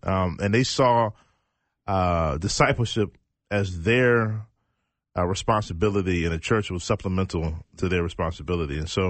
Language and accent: English; Richmond, Virginia, United States; So. Yeah, well, so I grew up in Richmond, Virginia.